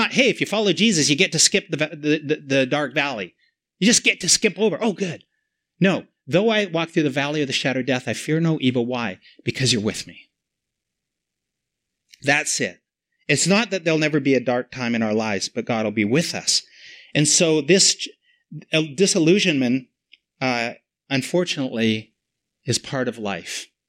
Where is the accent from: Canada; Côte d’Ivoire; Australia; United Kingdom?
Canada; also born or lived in United States; now in Toronto, Canada; When we moved to Toronto 5 years ago, after living, I'm a Canadian, but we lived 14 years in the United States. And after 14 years, we felt the call back to Canada.